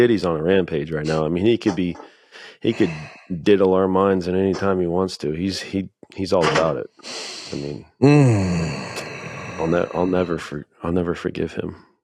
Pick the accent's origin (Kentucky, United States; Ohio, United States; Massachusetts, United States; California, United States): Ohio, United States; I'm sure people know by now that we're from Ohio